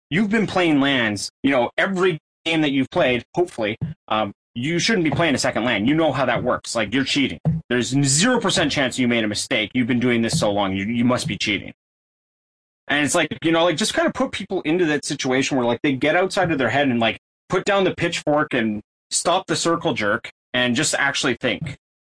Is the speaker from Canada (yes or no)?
yes; Canada; U.S. listeners, I'm a Canadian, I love hockey.